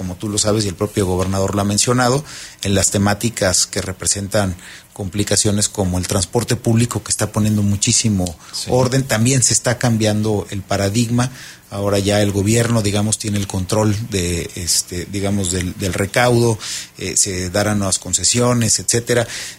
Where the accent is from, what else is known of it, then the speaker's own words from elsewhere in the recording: Mexico; venimos, hay que reconocerlo, como mexicanos, y no es la excepción en Querétaro